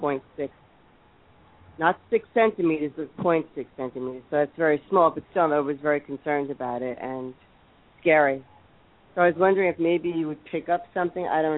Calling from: Parkland, Florida, United States; Parkland, Florida.

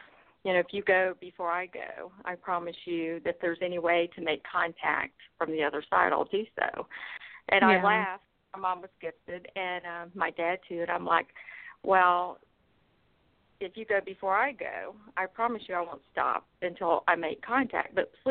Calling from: Douglasville, Georgia, United States; Atlanta, Georgia, at a town called Douglasville on the outskirts.

